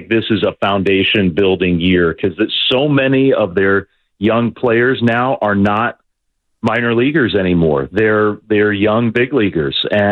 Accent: Virginia, United States; I grew up in Virginia.

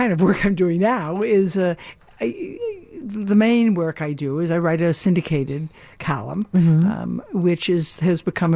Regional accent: Chicago, Illinois, United States; Chicago, South Sider.

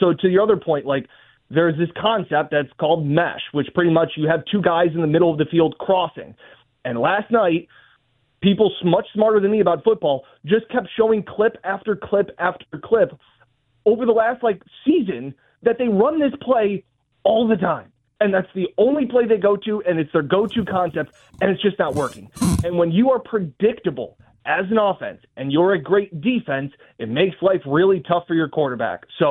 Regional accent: Webster, New York, United States; Yeah, I grew up in Webster, man.

